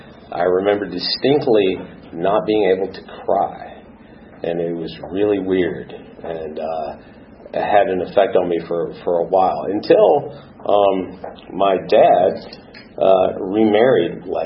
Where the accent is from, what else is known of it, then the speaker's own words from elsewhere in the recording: Pennsylvania, United States; also born or lived in White Plains, New York / New Jersey; But I was born in 1966 in White Plains, New York. And, And lived up there for a couple of years, then moved to New Jersey and then to Pennsylvania.